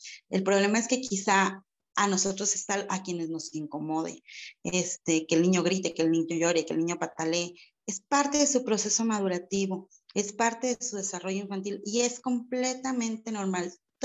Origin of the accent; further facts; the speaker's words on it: Mexico; Como sociedad mexicana nos falta mucho, mucho